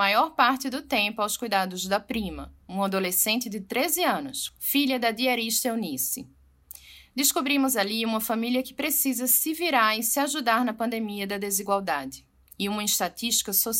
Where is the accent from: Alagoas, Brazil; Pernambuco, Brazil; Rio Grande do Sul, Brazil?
Pernambuco, Brazil; Recife; Lá na minha terra, em Recife